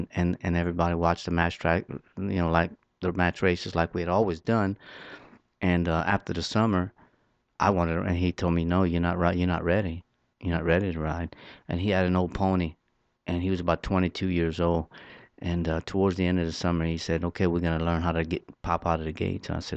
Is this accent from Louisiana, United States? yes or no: yes; Erath, Louisiana, United States; We grew up in Erath, Louisiana.